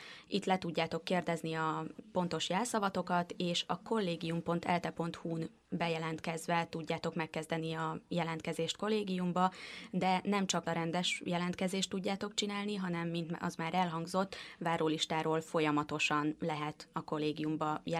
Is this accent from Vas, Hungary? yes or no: no; Győr, Győr-Moson-Sopron, Hungary; én közelebb lakom Pesthez, én győri vagyok, ezért szinte vagy pontosan minden hétvégén hazajárok